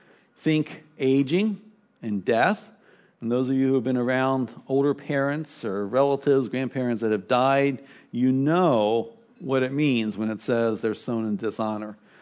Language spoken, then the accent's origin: English; Baltimore, Maryland, United States; Some of my best memories as a child growing up in Baltimore was on a few special days during the summer.